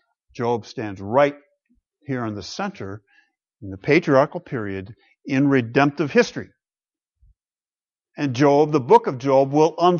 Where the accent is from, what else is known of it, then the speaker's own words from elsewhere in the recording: Michigan, United States; I grew up in Western Michigan with all of my extended family in the area, aunts, uncles, cousins, grandparents, all together we were.